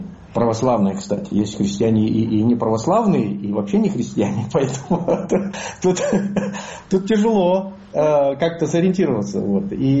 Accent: Kazakhstan

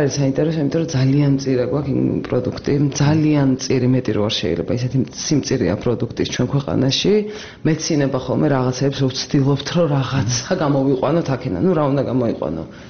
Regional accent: Imereti, Georgia; კი, ნუ მე ვამბობ, რადგან იმერელი ვარ

